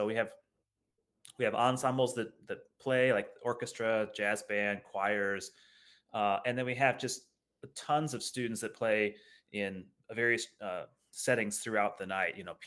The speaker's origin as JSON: {"language": "English", "region": "Indiana", "country": "United States", "also_born_or_lived": "Kansas City", "said": "I am from Indiana originally, studied throughout the Midwest. I moved here from Kansas City, where I did my doctorate."}